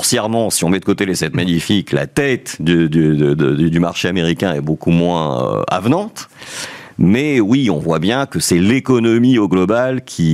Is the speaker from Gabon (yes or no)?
no; France; Bien sûr, nous sommes français, bien sûr, nous sommes très concernés par ce qui peut arriver à notre pays